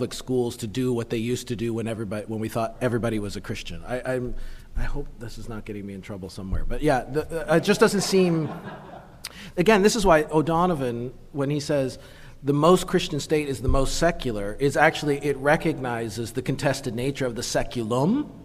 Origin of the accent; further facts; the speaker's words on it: Canada; I should tell you, I'm Canadian